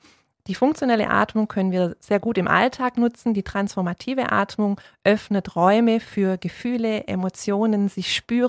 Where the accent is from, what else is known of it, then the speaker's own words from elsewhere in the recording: Balingen, Baden-Württemberg, Germany; born there; now in Dietingen, Germany; Ja, ich bin geboren in Balingen, habe aber mittlerweile seit 23 Jahren hier in Rottweil, genauer gesagt in Dietingen, meine Heimat gefunden.